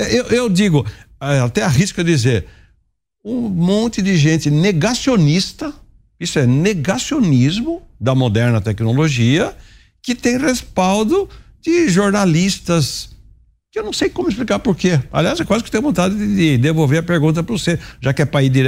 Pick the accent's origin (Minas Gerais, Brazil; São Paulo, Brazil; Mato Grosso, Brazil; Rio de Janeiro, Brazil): São Paulo, Brazil; Araras; eu vou lá para Araras, minha terra, vou jogar futebol